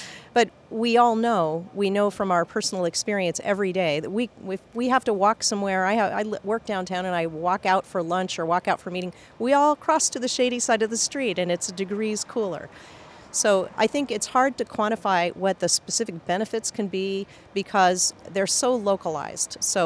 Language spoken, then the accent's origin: English; Phoenix, Arizona, United States; And, you know, I grew up in Phoenix, and kids, during the summertime, kids went out and played at night.